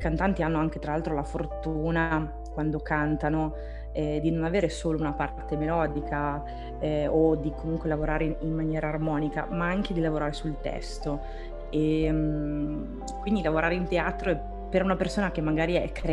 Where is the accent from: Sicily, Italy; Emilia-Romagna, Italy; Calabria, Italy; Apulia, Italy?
Emilia-Romagna, Italy; Reggiolo; Io sono della Bassa, originaria di Reggiolo, quindi non sono lontana dal Po come origine.